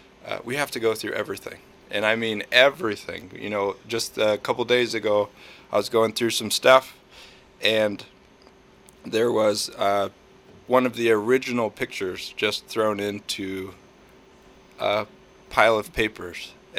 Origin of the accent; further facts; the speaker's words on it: Topeka, Kansas, United States; also born or lived in Minnesota; now in Coffeyville, United States; Nope. I'm from Topeka, Kansas, and I moved up to Minnesota and met my wife, and I brought her to Coffeyville.